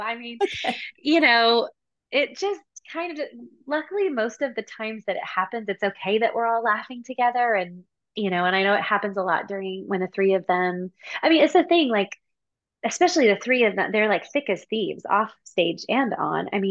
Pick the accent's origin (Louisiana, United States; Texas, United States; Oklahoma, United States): Texas, United States; I had horses growing up. I grew up in Texas. So it was a lot of like outdoorsy things.